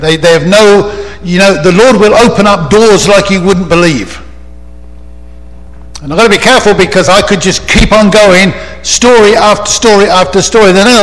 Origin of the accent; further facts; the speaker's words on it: England, United Kingdom; Now, I'm English, of course, and that makes the world a difference.